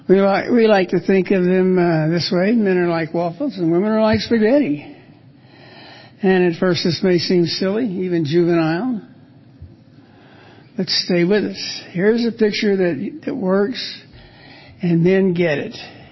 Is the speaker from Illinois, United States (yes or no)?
no; Dallas, Texas, United States; born there; I was born in Dallas, Texas, St. Paul's Hospital.